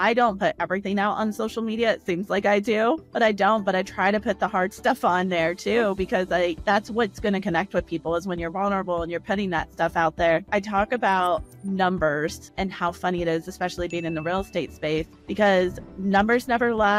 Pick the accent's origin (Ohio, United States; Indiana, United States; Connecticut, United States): Ohio, United States; Dayton; I'm from Dayton, Ohio.